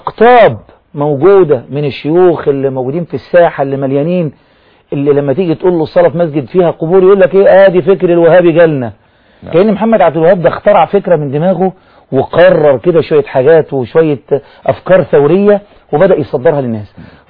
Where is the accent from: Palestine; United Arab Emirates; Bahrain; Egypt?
Egypt; فليه الناس بتربط عندنا في مصر